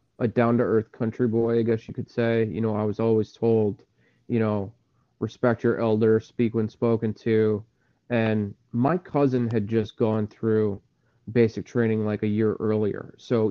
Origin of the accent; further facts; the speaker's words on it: Salem, Connecticut, United States; So I came from Salem, Connecticut. I grew up, I guess you could say lower middle class.